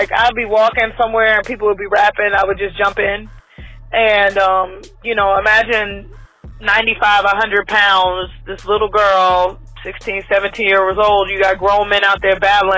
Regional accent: Orange, New Jersey, United States; I'm from Orange, New Jersey. Shout out to Essex County, because I always say I'm from the county because I've lived pretty much everywhere in Essex County. So I'm from New Jersey

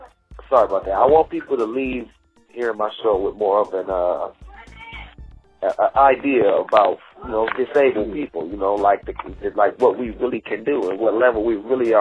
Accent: Akron, Ohio, United States; I'm from Akron. Hometown, born and raised.

